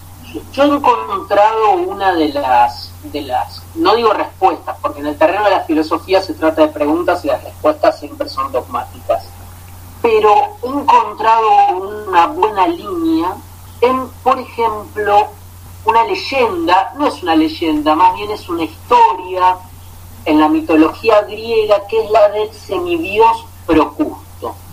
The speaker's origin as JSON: {"language": "Spanish", "country": "Argentina", "said": "seguramente en relación con mi propia condición judía, en un país como Argentina, que es un país de inmigrantes, con abuelos europeos y rodeados de una diversidad cultural muy grande"}